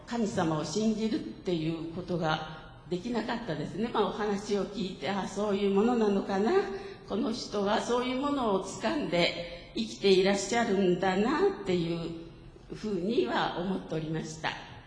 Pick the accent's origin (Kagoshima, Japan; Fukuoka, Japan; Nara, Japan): Fukuoka, Japan; Kitakyushu; 私たち夫も私も北九州市の出身なんですが